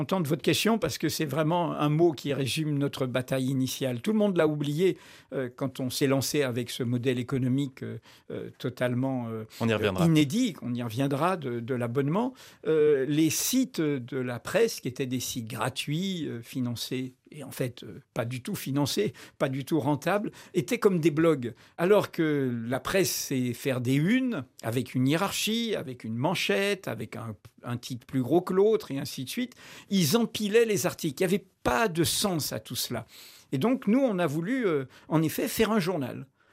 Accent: Martinique, France; also born or lived in Algeria; J'ai grandi dans les Caraïbes, le pays d'Aimé Césaire, le pays de Frantz Fanon, le pays d'Édouard Glissant à la Martinique. Et ensuite, j'ai passé ma jeunesse en Algérie après l'indépendance.

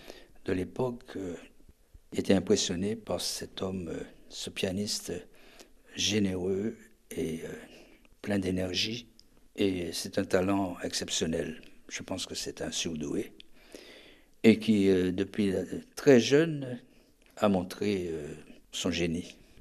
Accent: Pointe-à-Pitre, Guadeloupe; Moi, je suis de Pointe-à-Pitre, j'habitais donc la Guadeloupe

